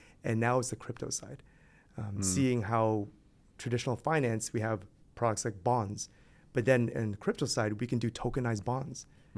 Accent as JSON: {"language": "English", "country": "Canada", "also_born_or_lived": "United Kingdom", "said": "So I studied in Canada. I'm from Canada originally."}